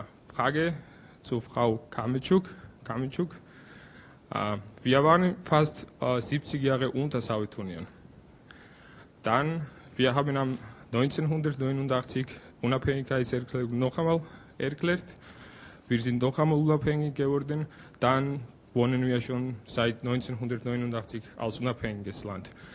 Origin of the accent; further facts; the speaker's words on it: Georgia; German is a second language; moved away as an adult; now in Graz, Austria; Ich komme auch aus Georgien. Ich studiere seit 2009 in Graz an der Kaukasus-Uni, JUS.